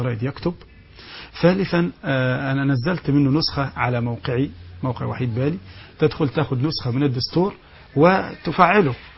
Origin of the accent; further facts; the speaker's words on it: Egypt; عندنا في مصر المدارس تنقسم إلى قسمين, مدارس علمانية ومدارس أزهر الشريف.